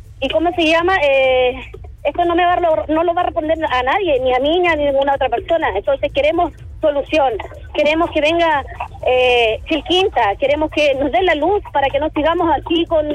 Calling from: Quilpué, Valparaíso, Chile

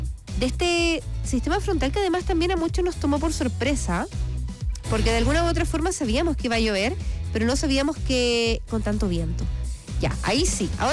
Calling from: Puente Alto, Santiago Metropolitan Region, Chile; de Puente Alto

